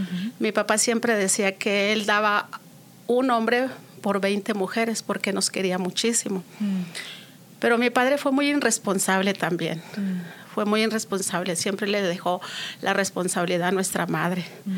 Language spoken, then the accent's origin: Spanish; González Ortega, Zacatecas, Mexico; born there; por parte de mi esposo, yo soy del estado de Zacatecas. Uh-huh. En un pueblito que se llama González Ortega.